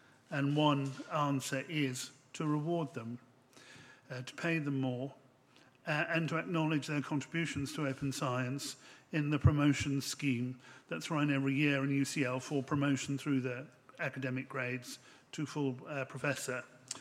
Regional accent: United Kingdom; Since being British, we all have to learn how to be good Europeans.

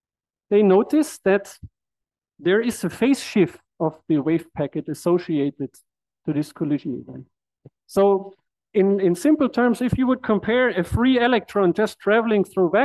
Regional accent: Graz, Styria, Austria; So I'm visiting from Austria, from Graz.

